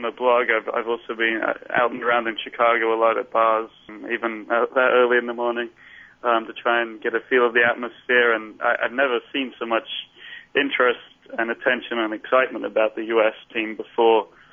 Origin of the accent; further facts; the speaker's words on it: England, United Kingdom; I'm from England, but used to English disappointment.